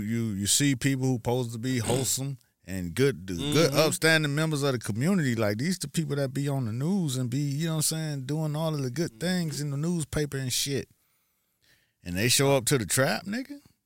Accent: Miami, Florida, United States; I mean, I've been around. I'm from Miami, so a lot of that shit was going around.

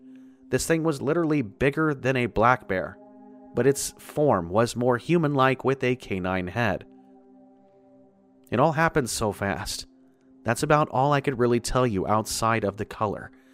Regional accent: Ohio, United States; I am born and raised in Ohio, which is a Midwestern state for those of you that don't know where it is on the map.

